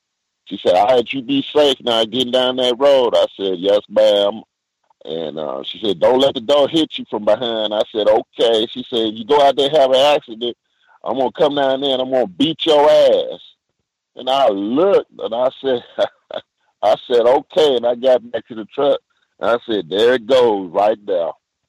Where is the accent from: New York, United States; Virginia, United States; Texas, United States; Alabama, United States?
Alabama, United States; Birmingham; I'm from Birmingham. I left out. I drove over. It was in Anderson, South Carolina.